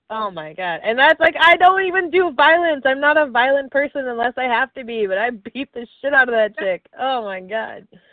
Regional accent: Minnesota, United States; now in Virginia, United States; I remember when I moved to Virginia, you go to the end of the gas station, and I'm from Minnesota thinking people are just nice like we are

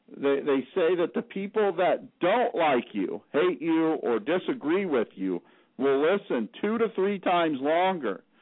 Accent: Huntington, West Virginia, United States; I cover Huntington on here, too, because I am from Huntington

